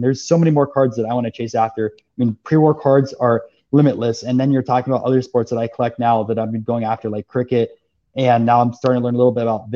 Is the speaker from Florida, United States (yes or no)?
yes; Orlando, Florida, United States; And I'm from Orlando. So my team over there is the Magic.